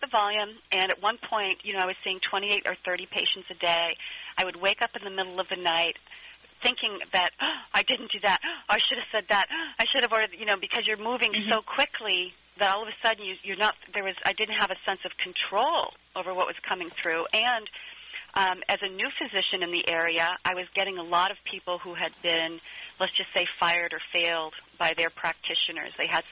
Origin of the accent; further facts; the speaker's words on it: Detroit, Michigan, United States; I was brought up in Detroit, Michigan, and I didn't come from a family that really had a lot of access to education.